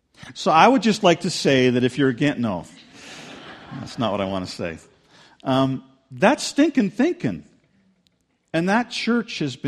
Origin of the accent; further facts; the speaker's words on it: United States; born there; My dad, I was born in the States.